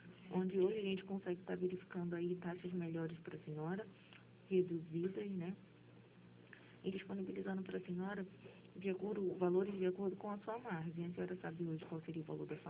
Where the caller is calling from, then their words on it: Rio de Janeiro, Brazil; Eu sou aqui do centro do Rio. Centro do Rio não, aqui do Catete.